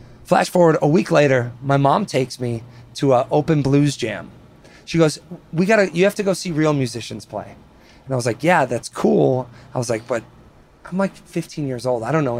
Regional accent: Wisconsin, United States; Dude, growing up in Wisconsin for me was like growing up like 30 years behind.

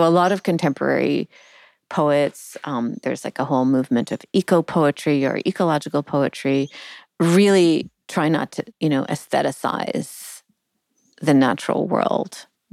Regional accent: Canada; I'm giving Canadian examples because I'm Canadian.

